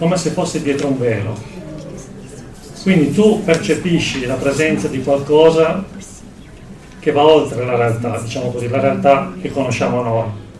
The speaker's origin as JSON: {"language": "Italian", "town": "Cuneo", "region": "Piedmont", "country": "Italy", "tie": "born or raised there", "said": "Io sono piemontese, sono nato a Cuneo"}